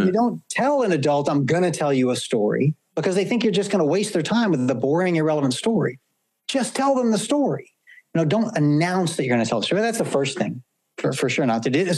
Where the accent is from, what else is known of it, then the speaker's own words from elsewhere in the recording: the South, United States; when I was a kid, Josh, growing up in the South, you know, my mom would say … if you don't quit telling stories, I'm going to switch your behind.